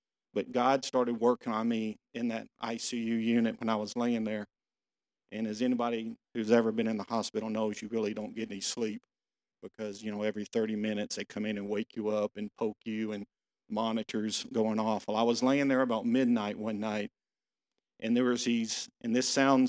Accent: Arlington, Texas, United States; born there; I was born here in Arlington in a great family. We didn't have a lot of money, but we had an incredible family, great brothers, mom and dad.

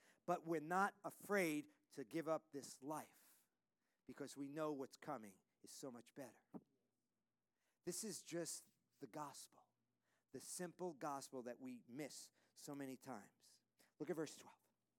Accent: New York City, New York, United States; 22 years growing up in New York City, you can accumulate a lot of sin.

